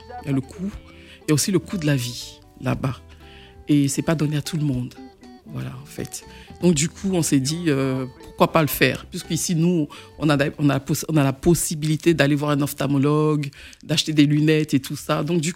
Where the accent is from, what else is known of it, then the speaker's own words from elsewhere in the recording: Côte d’Ivoire; moved away as an adult; now in France; Je suis née en Côte d'Ivoire. J'ai grandi en Côte d'Ivoire. Je suis venue à l'âge de 18 ans en France.